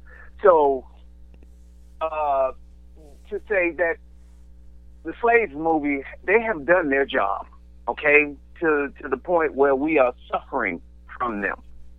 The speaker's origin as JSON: {"language": "English", "town": "Liberty City", "region": "Florida", "country": "United States", "tie": "born or raised there", "said": "I grew up in Liberty City. So, and I went to, at the time I was at Charles R. Drew."}